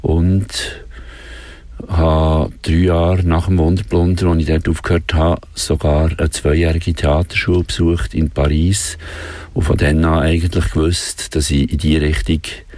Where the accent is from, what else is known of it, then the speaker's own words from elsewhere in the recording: Worb, Bern, Switzerland; Ich bin in Worb aufgewachsen